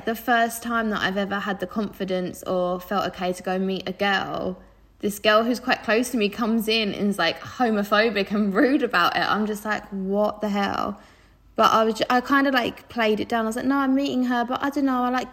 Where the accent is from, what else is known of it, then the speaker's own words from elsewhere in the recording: Southend, East of England, United Kingdom; So growing up, like I grew up in Southend